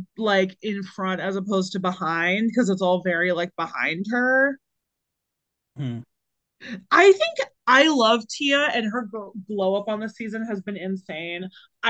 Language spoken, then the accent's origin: English; Las Vegas, Nevada, United States; So I'm from Vegas originally, and I just really know this aesthetic.